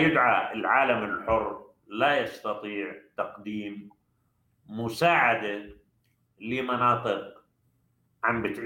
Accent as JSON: {"language": "Arabic", "town": "Da'el", "region": "Daraa Governorate", "country": "Syria", "moved": "yes", "said": "رجع لذاكرتي نفس الأوضاع عم تمر في قريتنا داعل، نفس الأوضاع اللي أجبرتنا على الخروج بسنة 2013"}